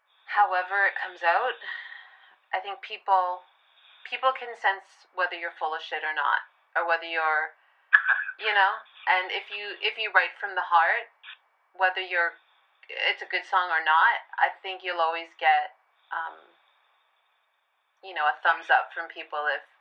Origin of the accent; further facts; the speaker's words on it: Hamilton, Ontario, Canada; And then I did a release show in Toronto, and then I did a release show in my hometown, Hamilton.